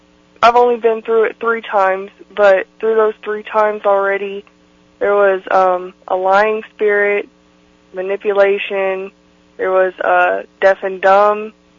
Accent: Bethany, Oklahoma, United States; I was raised in Bethany, Oklahoma. I'm 20 years old currently

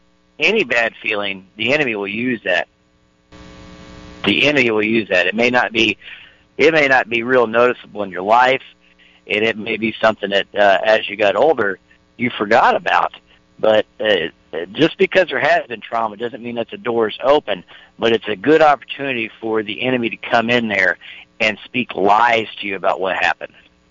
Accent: Hollister, California, United States; Well, I'm from Hollister, so that's why when you said it, it really popped me up.

